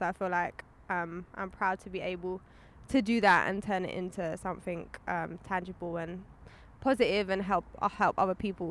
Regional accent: London, United Kingdom; I grew up in London.

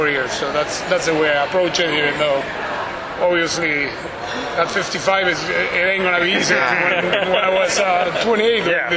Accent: Argentina; I'm from Argentina

